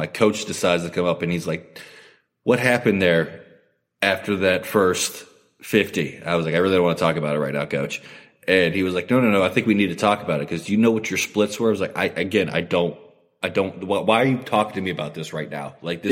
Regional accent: West Virginia, United States; I was the dream school growing up in West Virginia, huge Mountaineer fan, was going to go to West Virginia and swim

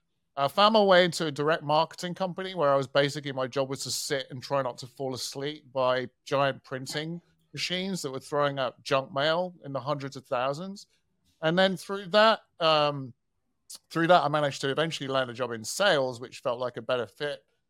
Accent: Nottingham, East Midlands, United Kingdom; born there; because I was born in Nottingham.

